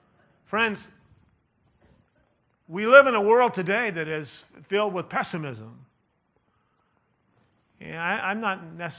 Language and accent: English; California, United States; Growing up in California, I remember in the 60s